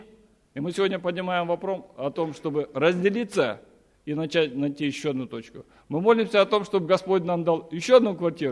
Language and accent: Russian; Kazakhstan; У меня казахское служение, плюс ко всему я казах.